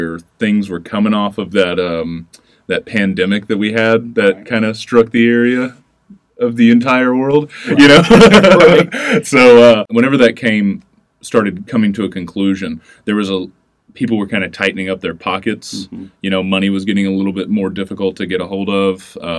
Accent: Puryear, Tennessee, United States; now in Broken Bow, United States; I am from Paris, Tennessee. Born and raised, it's the best way to say it. Born and raised in Puryear, Tennessee. It's an even smaller town outside of Paris.

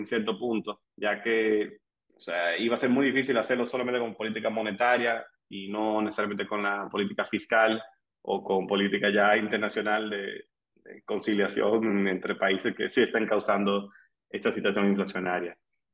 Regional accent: Dominican Republic; nosotros aquí como dominicana

